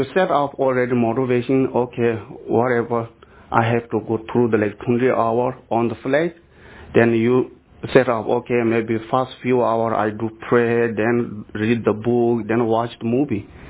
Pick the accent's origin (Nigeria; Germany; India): India; English is a second language; also born or lived in Tibet; I was born in Tibet. Mm-hmm. I grew up in India. Now I'm here.